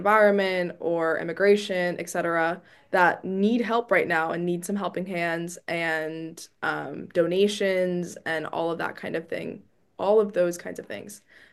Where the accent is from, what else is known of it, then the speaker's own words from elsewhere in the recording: Princeton, New Jersey, United States; so I'm from Princeton, New Jersey originally.